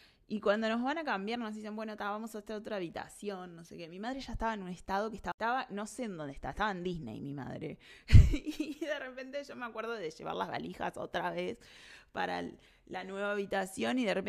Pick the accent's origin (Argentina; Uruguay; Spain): Uruguay; Como buena uruguaya, dejo todo para último momento.